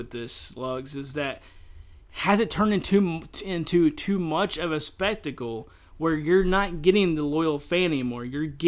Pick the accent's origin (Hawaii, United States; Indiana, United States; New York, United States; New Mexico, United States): Indiana, United States; We are from Indiana. We are from the good old Hoosier State, who's well known for the Indy 500.